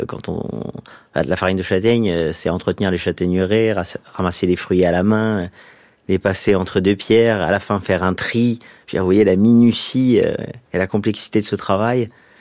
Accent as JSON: {"language": "French", "region": "Corsica", "country": "France", "said": "Moi, je suis originaire, en fait, du Nord, pas loin de Bastia, en fait."}